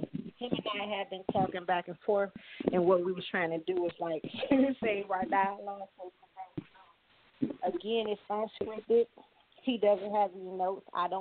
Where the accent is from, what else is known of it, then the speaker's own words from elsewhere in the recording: Cleveland, Ohio, United States; I am an entrepreneur, born and raised in Cleveland myself.